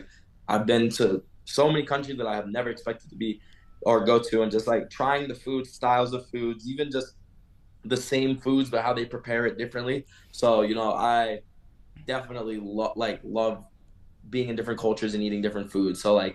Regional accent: Florida, United States; now in Colorado, United States; so growing up in South Florida, like living in South Florida for most of my life, it's very different.

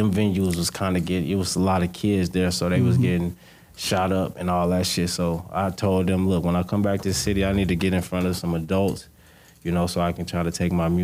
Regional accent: Las Vegas, Nevada, United States; because being born and raised in Vegas, your music do hit different if you're talented just because you're from here.

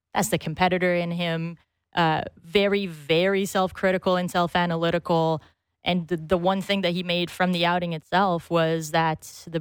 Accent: Brazil; Yeah, grew up playing soccer, watching soccer. That's what we do where I'm from.

